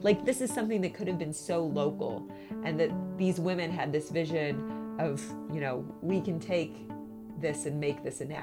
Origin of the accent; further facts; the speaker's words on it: Tennessee, United States; I grew up in Tennessee. We had one in my house, but I had no idea the history.